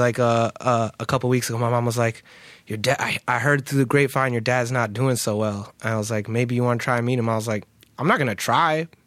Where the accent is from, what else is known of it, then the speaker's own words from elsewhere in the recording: New York City, New York, United States; Upper West Side, mostly. Yeah. I was like, when I was little, I live with my family in like in Woodhaven.